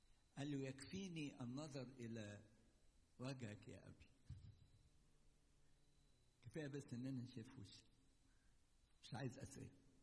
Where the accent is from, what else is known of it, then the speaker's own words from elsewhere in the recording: Egypt; يعني إحنا كمصريين ساعات كتير، متأسف إن أنا بقول الكلام ده.